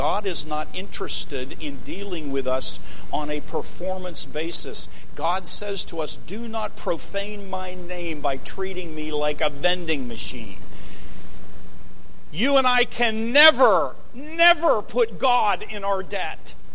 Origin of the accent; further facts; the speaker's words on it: Pittsburgh, Pennsylvania, United States; I grew up in the Pittsburgh area.